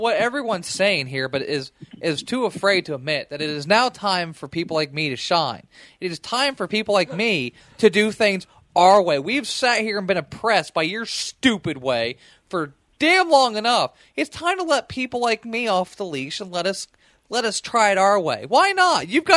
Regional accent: Indiana, United States; we're from Indiana, guys.

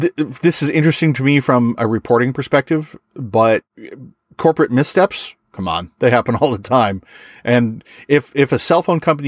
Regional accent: Massachusetts, United States; I grew up in Massachusetts. So, you know, it's the same situation here.

